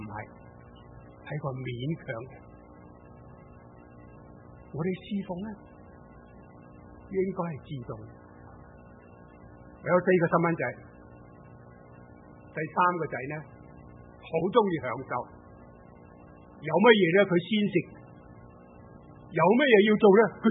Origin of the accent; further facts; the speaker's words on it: Guangdong, China; 我喺广东嚟嘅，我细个时候咧，我睇见咧，我哋广东人咧拜好多神。